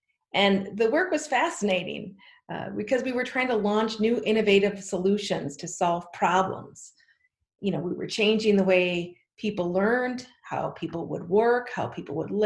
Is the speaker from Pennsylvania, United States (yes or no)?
no; Minnesota, United States; now in Red Wing, United States; Yeah, I grew up in Minnesota, a suburb of the Twin Cities. I left for college and to advance my career.